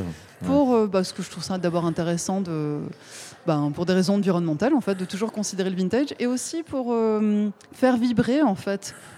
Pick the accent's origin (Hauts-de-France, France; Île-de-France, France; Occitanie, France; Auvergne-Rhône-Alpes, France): Occitanie, France; Nîmes; C'est parce que je suis de Nîmes